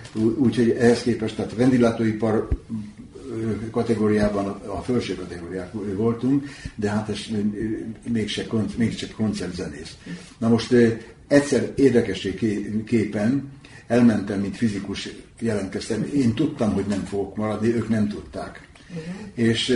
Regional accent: Hungary; Na most hát végül is magyar vagyok, azon kívül hát azért nem is maradtam ott

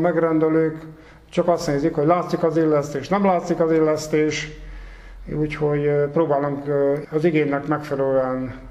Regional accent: Zsáka, Hajdú-Bihar, Hungary; born there; Én Hajdú-Bihar megyébe, Zsáka községbe születtem, egy kis faluba

